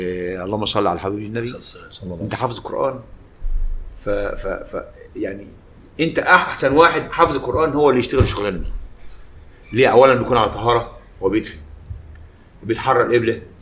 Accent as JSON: {"language": "Arabic", "region": "Al Sharqia Governorate", "country": "Egypt", "tie": "born there", "moved": "yes", "lives_now": "Cairo, Egypt", "said": "انا اتولدت في الشرقيه. وجيت لما جيت هنا القاهره في تربه مدينه نصر"}